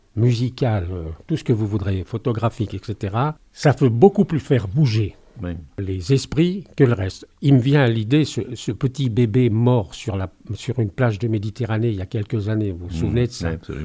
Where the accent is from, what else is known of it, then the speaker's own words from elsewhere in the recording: Thonon, Auvergne-Rhône-Alpes, France; moi je suis de Thonon, et notre association est à Gaillard.